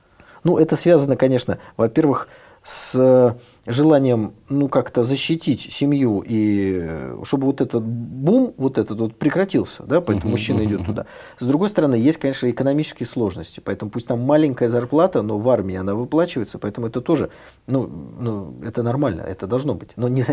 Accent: Leningrad, Saint Petersburg, Russia; Вот мы с вами из Ленинграда.

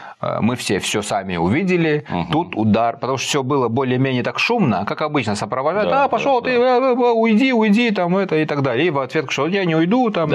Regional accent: Moscow, Russia; Вот я москвич, я считаю, что вы неправильно себя ведете.

